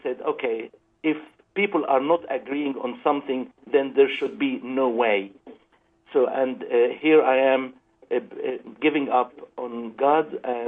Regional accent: Egypt; I'm one of those kids who grew up in a Christian family. And if we go a little bit in history, you know that Egypt, as part of the Middle East, part of North Africa

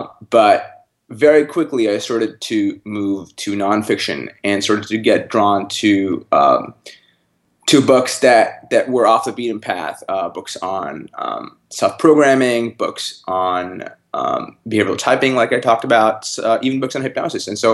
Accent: North India, India; I grew up in North India, and there's significant differences between the North and the South

